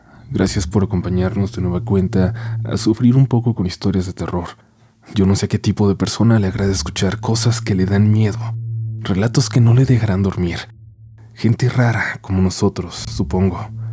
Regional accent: Mexico City, Mexico; Yo nací y crecí en la Ciudad de México

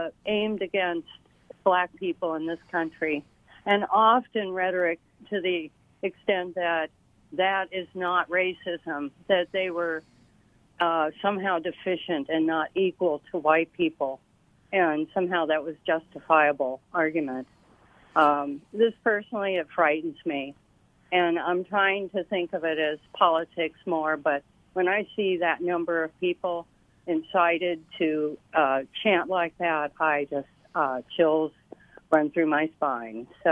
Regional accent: United States; But I am white, I am American, and I've been told that I should go live somewhere else.

